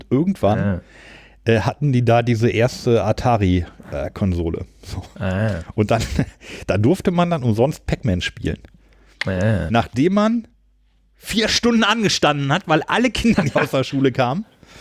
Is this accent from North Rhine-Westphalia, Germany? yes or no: no; Hannover, Lower Saxony, Germany; ich würde die Wappen von Hannover oder Großburg-Wehl auch nicht erkennen, also jetzt von meinen Heimat.